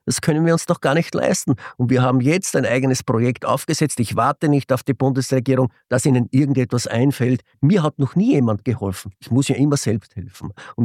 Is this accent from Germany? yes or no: no; Ampflwang, Upper Austria, Austria; ich habe bei einer Fensterbankfirma in Ampfelwang in meinem Heimatort gearbeitet.